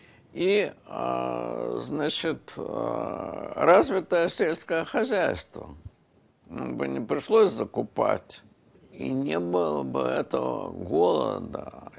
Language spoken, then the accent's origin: Russian; Kharkiv, Kharkiv Oblast, Ukraine; Я из Харькова, я видел, трупы лежали на улицах, умерших от голода.